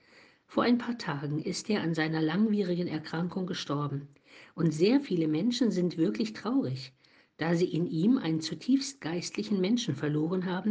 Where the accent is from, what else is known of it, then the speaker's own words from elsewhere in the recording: East Germany, Germany; Ich bin ja auch aus der DDR